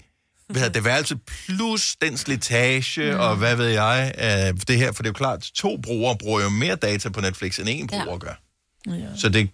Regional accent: Region of Southern Denmark, Denmark; fordi jeg er fra Fyn

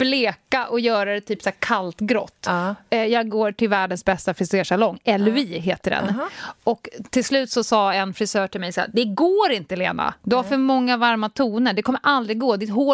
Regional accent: Vaasa, Ostrobothnia, Finland; jag är från Vasa.

